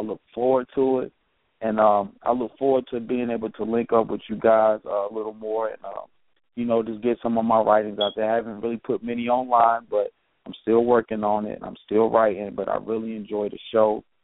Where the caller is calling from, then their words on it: Cincinnati, Ohio, United States; Yeah, you speaking to … … from up here in Cincinnati.